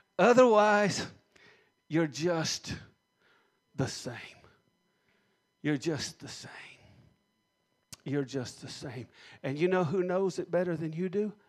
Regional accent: the South, United States; And I know we're from the South

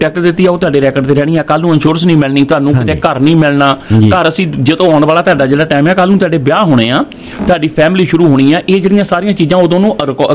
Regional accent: Randhawa Masanda, Punjab, India; also born or lived in Jaula; ਮੈਂ ਜਿੱਥੇ ਮੇਰਾ ਪਿੰਡ ਜੌਲਾ ਆ, ਪਰ ਮੈਂ ਰਹਿੰਦਾ ਸੀ ਰੰਧਾਵਾ ਮਸਿੰਦਾ।

